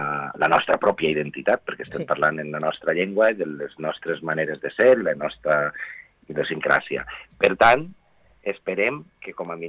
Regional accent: Vila-real, Valencian Community, Spain; jo soc de poble, a mi se m'ompli la boca dient que soc de Vila-real, que per més gran ciutat o xicoteta ciutat que som, no deixem de ser un poble amb les nostres virtuts i els nostres defectes

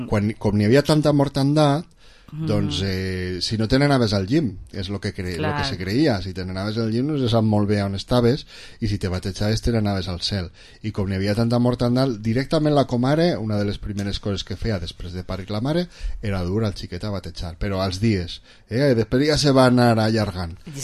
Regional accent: Vila-real, Valencian Community, Spain; born there; jo vaig néixer a Vila-real, però me van dur a Castelló

